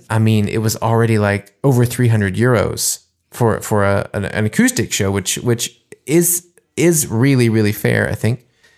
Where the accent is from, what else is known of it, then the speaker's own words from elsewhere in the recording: United States; in my case, playing as an American in those Allgäu towns like Kempten or Zontofen or whatever, or Oberstdorf.